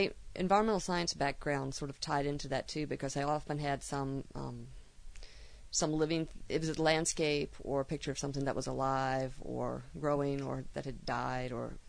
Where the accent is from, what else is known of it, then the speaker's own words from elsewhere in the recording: Richmond, Virginia, United States; Well, I was born in Richmond, Virginia. Uh-huh. I've lived in Virginia all my life.